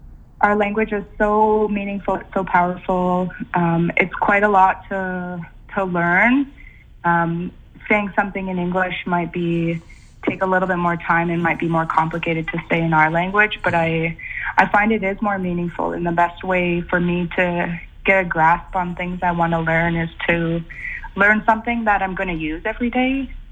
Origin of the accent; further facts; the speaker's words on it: Ihattas, British Columbia, Canada; I come from Ihattas, which is a new Chamuk nation on Vancouver Island. And I actually live in Port Alberni with my partner, Chukna, who comes from Tshishat.